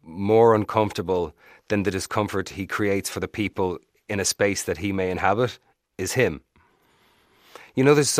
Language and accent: English; Ireland; we realize it or not. And I think that is at times can stick us in a certain pattern of behaviors as Irish people